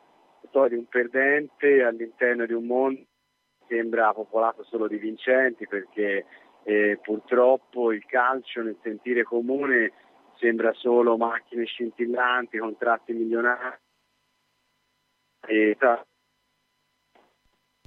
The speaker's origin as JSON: {"language": "Italian", "town": "Florence", "region": "Tuscany", "country": "Italy", "tie": "born or raised there", "also_born_or_lived": "Bagno a Ripoli", "lives_now": "Rome, Italy", "said": "Sì, sì, io sono fiorentino doc. Vabbè. Sono solo nato a Bagnaripoli, ma sono poi sempre a Firenze."}